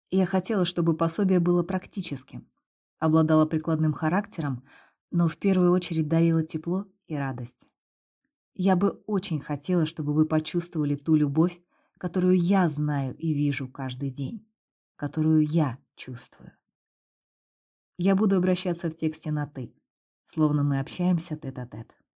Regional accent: Saratov, Saratov Oblast, Russia; Привезла его в родной город Саратов.

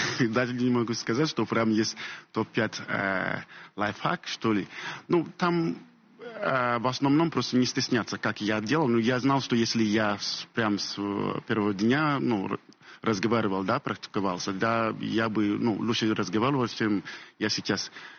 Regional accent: Ghana; Russian is a second language; now in Russia; из Гани я не ну, изучал русский язык.

